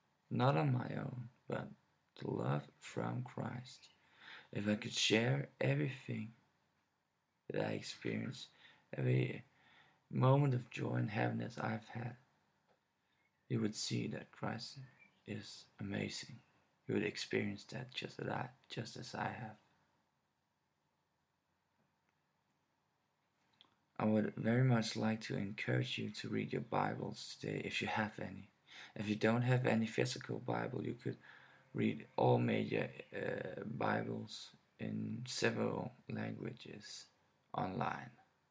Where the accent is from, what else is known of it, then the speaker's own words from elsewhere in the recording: Denmark; first language Danish; English is a second language; It's not my primary language. I'm from Denmark, where we talk Danish, or as it's said in Danish, Dansk.